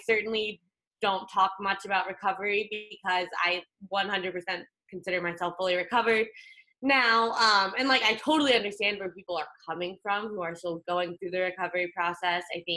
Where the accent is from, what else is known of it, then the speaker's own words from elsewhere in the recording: Chicago, Illinois, United States; moved away as an adult; now in San Diego, United States; I am originally from Chicago, and I came out here for school.